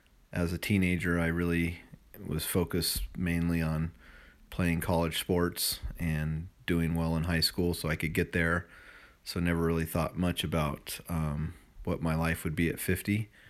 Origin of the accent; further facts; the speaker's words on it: Victorville, California, United States; I grew up in Victorville, California, about 180 miles south of here, south of Las Vegas. Childhood revolved around sports, friends.